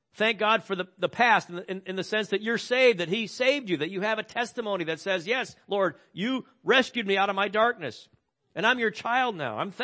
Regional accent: Chicago, Illinois, United States; now in Washington, United States; See, I'm from Chicago, and a little bit of snow does not bother me at all.

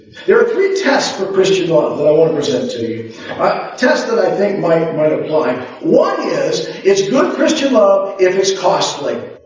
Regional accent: Florida, United States; You know, when I was a young boy and growing up in Florida, as a youngster with my brothers, I was very timid and reserved.

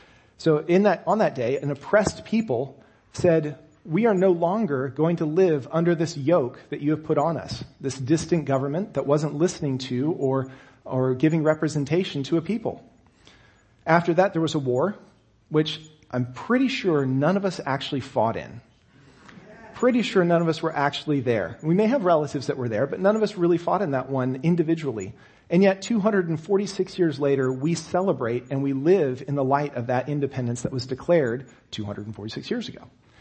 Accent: Texas, United States; Being a native Texan, actually I'm naturalized Texan, I wasn't native, I wasn't born there. But being from Texas, we celebrated that for a long time

